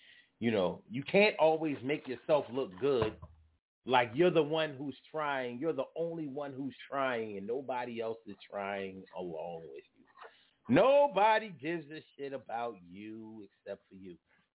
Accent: Alabama, United States; You know? Like, yo, I'm from South Alabama

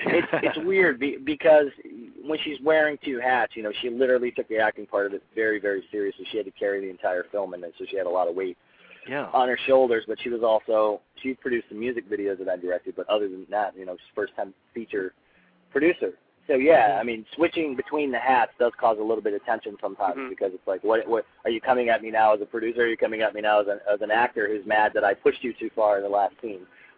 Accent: the South, United States; my first film, Lightning Bug, is a semi-autobiographical film about me growing up in the South, and it's a very heartfelt sort of movie.

